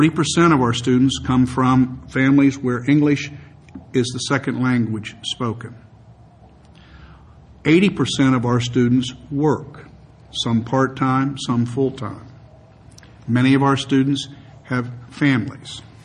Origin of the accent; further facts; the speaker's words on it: Florida, United States; now in California, United States; And I came from Florida.